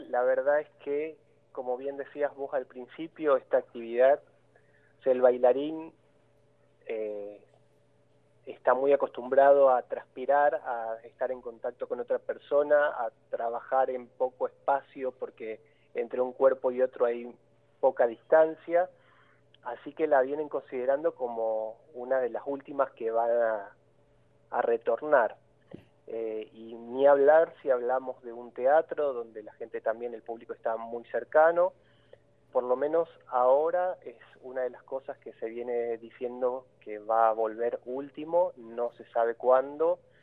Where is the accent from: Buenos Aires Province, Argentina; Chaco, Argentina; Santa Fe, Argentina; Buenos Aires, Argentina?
Santa Fe, Argentina; Casilda; yo soy del sur de Santa Fe, de la ciudad de Casilda. Empecé a bailar de muy chiquito.